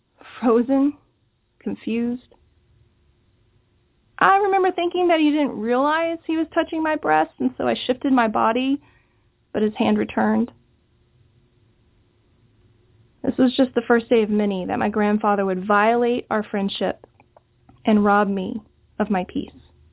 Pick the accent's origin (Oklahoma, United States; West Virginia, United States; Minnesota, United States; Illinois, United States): Oklahoma, United States; I was a middle-class kid growing up in Oklahoma with an acre out the back door